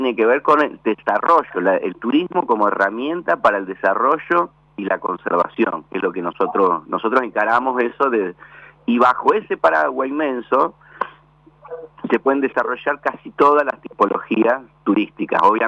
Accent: Santa Fe, Argentina; somos santafesinos y tenemos raíces acá

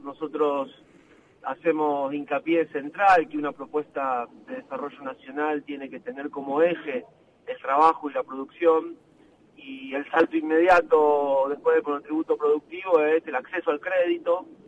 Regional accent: La Plata, Buenos Aires Province, Argentina; yo soy de La Plata, vos lo sabés, Gisela

